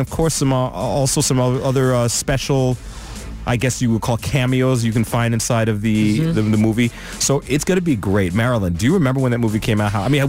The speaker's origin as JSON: {"language": "English", "town": "Queens", "region": "New York", "country": "United States", "tie": "born or raised there", "said": "I grew up in Queens."}